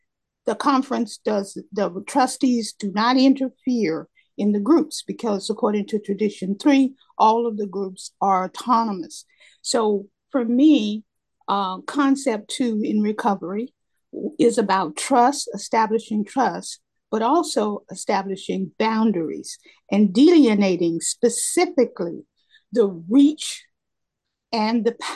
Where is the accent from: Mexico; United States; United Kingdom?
United States; California; I come from Southern California, and I was a part of several people who started up many ACA groups